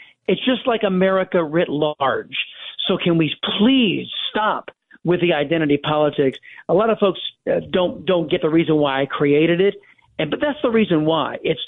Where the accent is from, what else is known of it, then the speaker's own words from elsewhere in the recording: United States; there's nothing minor about me. I'm an American.